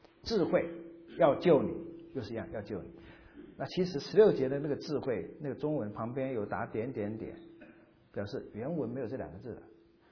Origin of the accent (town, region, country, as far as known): China